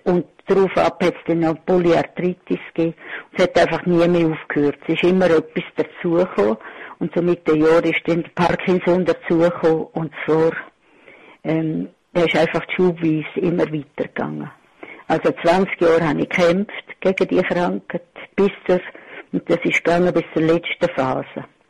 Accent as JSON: {"language": "German", "town": "Pfäfers", "region": "St. Gallen", "country": "Switzerland", "tie": "born or raised there", "said": "Also wir sind in Pfäfers, gerade auf Bad Ragaz sind wir aufgewachsen."}